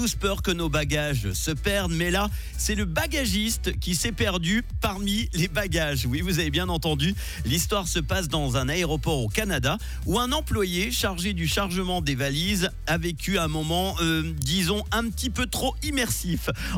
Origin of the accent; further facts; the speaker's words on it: Switzerland; je lance un appel aux aéroports chez nous en Suisse